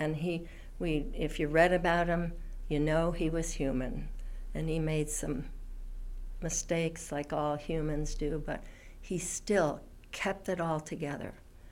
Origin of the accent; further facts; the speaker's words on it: New Jersey, United States; the older I get, the happier I am that I grew up in New Jersey, which was the world.